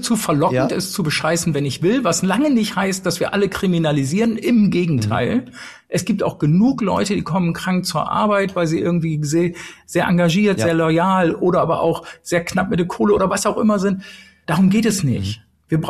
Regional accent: Brake, Lower Saxony, Germany; also born or lived in Helmstadt, Germany; Ich bin in erster Linie Europäer. In zweiter Linie bin ich Deutscher, in dritter Linie bin ich Niedersachse, in vierter Linie bin ich Wesermärschler und ganz am Ende des Tages bin ich auch geborener und fühlender Braker. So. Ich habe 3 Jahre in Helmstadt bei Würzburg in Bayern gelebt.

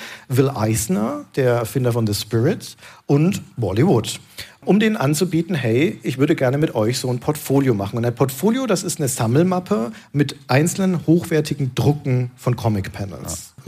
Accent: Nuremberg, Bavaria, Germany; in Nürnberg, meiner Heimatstadt

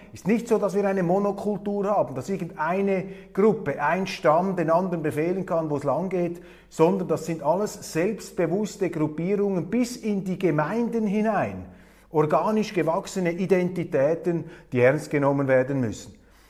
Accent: Switzerland; Und als Schweizer sage ich Ihnen, je mehr diese Welt da draußen brennt, desto wichtiger ist es, dass wir unsere Unabhängigkeit verteidigen

